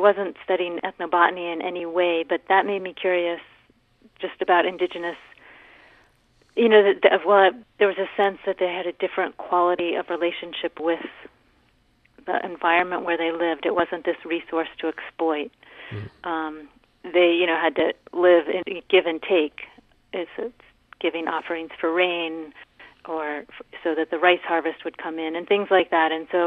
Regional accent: West Virginia, United States; And, you know, and I'm from West Virginia

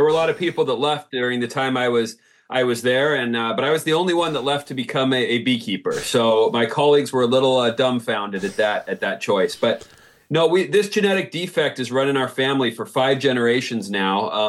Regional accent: California, United States; also born or lived in North Dakota; I was born in North Dakota, but grew up my winters and my schooling here in Northern California.

